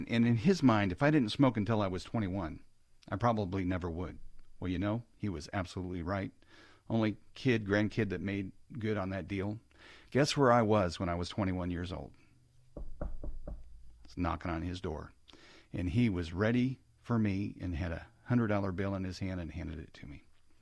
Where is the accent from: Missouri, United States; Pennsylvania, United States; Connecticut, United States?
Missouri, United States; Kansas City; But, you know, I grew up in Kansas City, and a family of smokers.